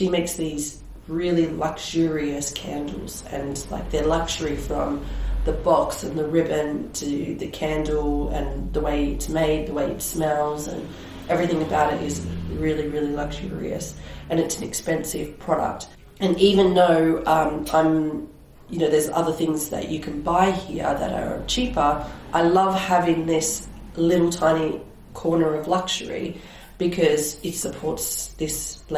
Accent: Australia; also born or lived in United Kingdom; now in Switzerland; I am Australian. So I moved here from England.

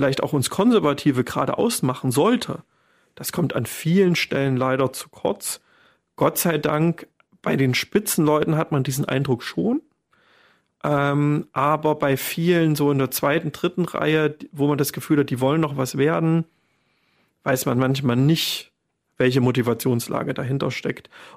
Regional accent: Weimar, Thuringia, Germany; meine alte Sozialkundelehrerin, die wohnt auch hier in Weimar, ich bin ja in Weimar zur Schule gegangen

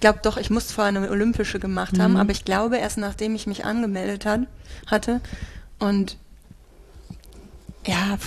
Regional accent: Wesel, North Rhine-Westphalia, Germany; es war ein kleiner Triathlon in Wesel, meiner Heimatstadt am Auesee, der mir auch sehr am Herzen liegt.

